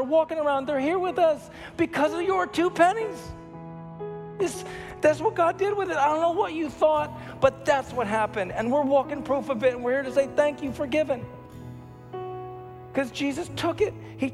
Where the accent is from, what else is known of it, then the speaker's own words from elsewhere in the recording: Wisconsin, United States; We're from Wisconsin. It's got cheese in it and stuff.